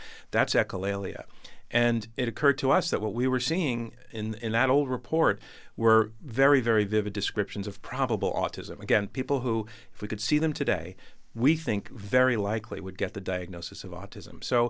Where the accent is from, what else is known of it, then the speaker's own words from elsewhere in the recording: Northeast, United States; We're both from the Northeast, and they see these two Yankees coming to Mississippi.